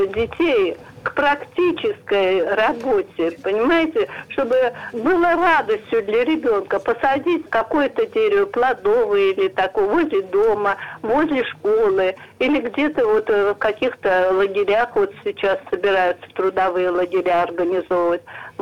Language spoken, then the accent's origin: Russian; Verkhovye, Oryol Oblast, Russia; Хочу сказать, родом я из Верховья